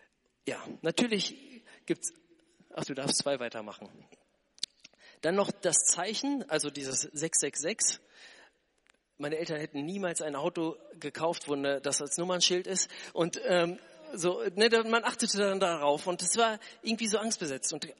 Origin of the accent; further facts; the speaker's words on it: North Rhine-Westphalia, Germany; Ich bin in Lippe aufgewachsen. Das ist eine Gegend um Detmold, Bielefeld.